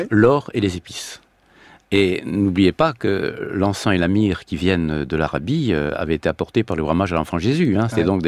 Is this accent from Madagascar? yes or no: no; Grand Est, France; Mais chez nous en Alsace et en Lorraine, on a l'habitude de boire des vins chauds.